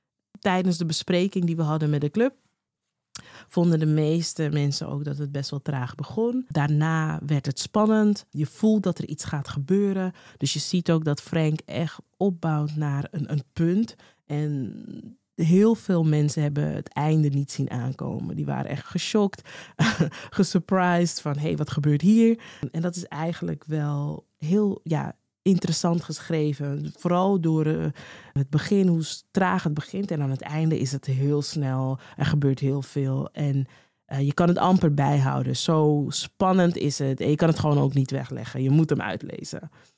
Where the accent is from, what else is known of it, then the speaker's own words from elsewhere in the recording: Curaçao; Ik ben zelf ook van Curaçao en ik ben er ook mee opgegroeid.